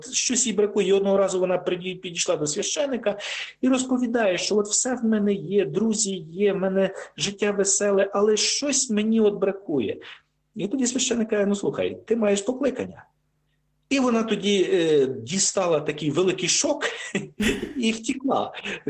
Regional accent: Khmelnytskyi, Khmelnytskyi Oblast, Ukraine; я сам родом з Хмельницького

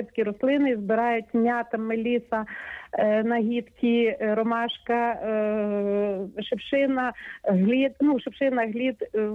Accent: Kyiv, Ukraine; Я із Києва.

